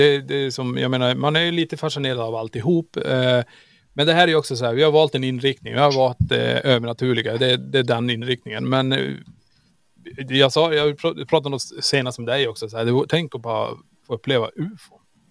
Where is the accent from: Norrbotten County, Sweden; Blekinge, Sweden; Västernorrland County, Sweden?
Norrbotten County, Sweden; Kiruna; Jag menar, vi är ju från Kiruna. Vi är uppvuxen och vi har varit ute mycket i skogar